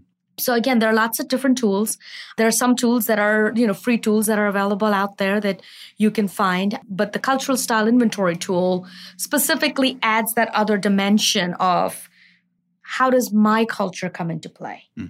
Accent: India; I grew up in India in the 70s.

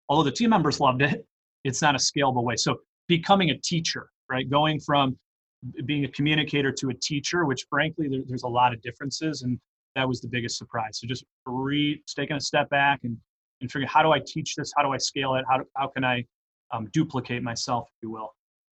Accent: Detroit, Michigan, United States; So I grew up in Metro Detroit. I played college football at Hillsdale College, which is outside of Detroit.

